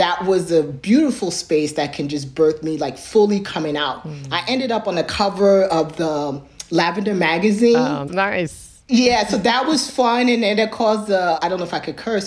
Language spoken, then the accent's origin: English; New York, United States; accent: New York; also born or lived in Nigeria; Yes, I have a New York accent, that happens. So it's like I have a hybrid identity. I was born in Nigeria and then I got brought to New York.